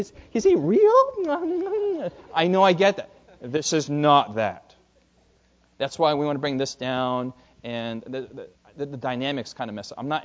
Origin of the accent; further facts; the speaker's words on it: New Jersey, United States; also born or lived in Queens, New York; I'm Korean. I'm an American born in the United States, born in New York City, Queens, born and raised in New Jersey, living in Maryland